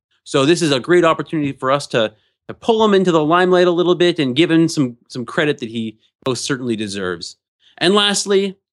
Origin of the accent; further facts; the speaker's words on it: Jasper, Georgia, United States; from Jasper, Georgia